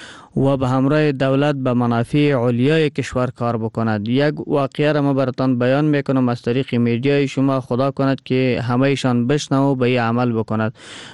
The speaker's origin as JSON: {"language": "Persian", "country": "Afghanistan", "said": "یک ملت هستیم که از افغانستان هستیم."}